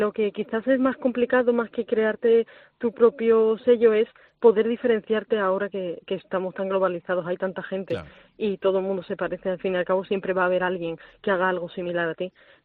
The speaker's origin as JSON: {"language": "Spanish", "town": "Marbella", "region": "Andalusia", "country": "Spain", "said": "Llegué hace poquito a Polo, porque bueno, yo vengo de Marbella. En Marbella no hay como nada específico para estas cosas."}